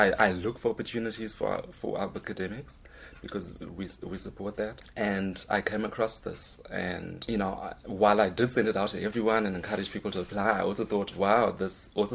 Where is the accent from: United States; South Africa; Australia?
South Africa; I'm from South Africa, obviously